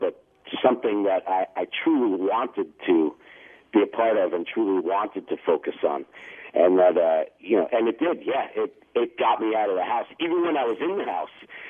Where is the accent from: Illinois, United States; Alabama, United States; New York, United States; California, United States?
New York, United States; New York City; I grew up in Queens, you know, in New York City, and we were still very much the minority.